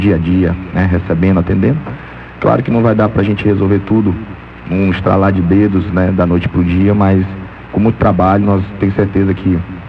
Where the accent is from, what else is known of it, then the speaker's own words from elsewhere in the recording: Alcântara, Maranhão, Brazil; eu moro na cidade, eu vivo em Alcântara, não tenho pretensão de ir embora de Alcântara, porque é a minha terra, minha cidade, nasci e me criei, quero morrer em Alcântara.